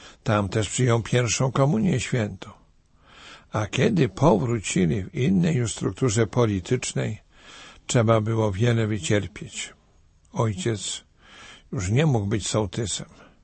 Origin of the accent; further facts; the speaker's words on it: Greater Poland Voivodeship, Poland; Ja natomiast pochodzę z powiatu gnieźnieńskiego, a więc odległości nie są dalekie.